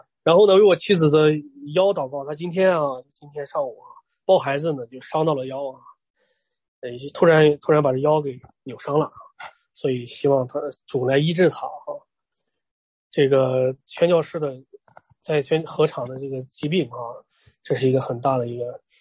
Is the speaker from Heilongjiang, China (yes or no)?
no; Shandong, China; 韩国同工跟我们山东人啊，就是比较像